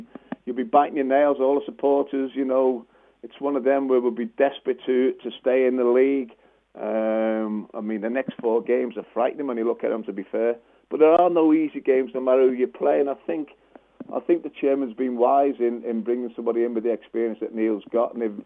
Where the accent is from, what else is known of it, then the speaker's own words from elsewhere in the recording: Liverpool, North West England, United Kingdom; I'm from Liverpool. This is like my hometown. This is where I'm based now. You know, I live here. My family are all here.